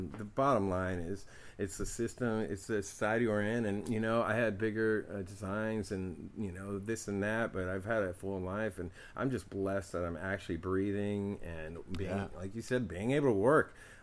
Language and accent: English; Oakland, California, United States; And I've always suspected and seen this and experienced stuff with this growing up in East Oakland.